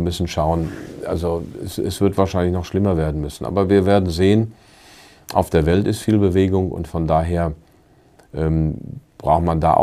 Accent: United States; Als Amerikaner

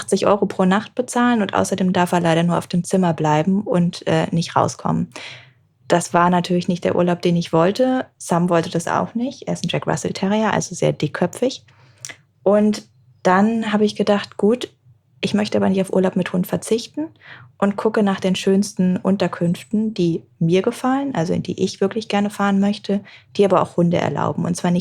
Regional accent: Hamburg, Germany; wie du gerade schon gesagt hast. Ich komme aus Hamburg

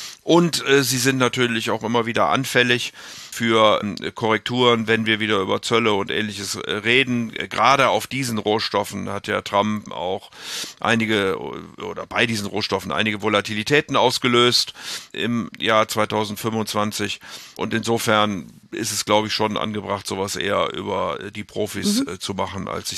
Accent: Rhineland, Germany; Ein Optimist bleibe ich natürlich als Rheinländer, klar.

